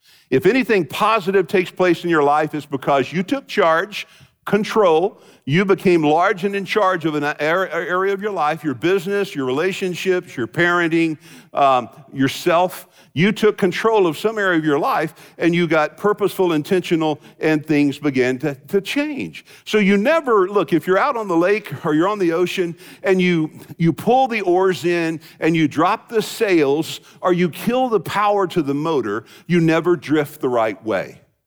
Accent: Fort Worth, Texas, United States; Now, I grew up here in Fort Worth. And when I grew up in Fort Worth, we had 4 stations, 4 channels.

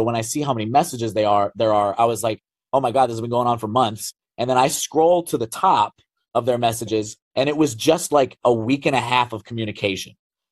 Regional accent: Virginia, United States; I'm from Virginia originally.

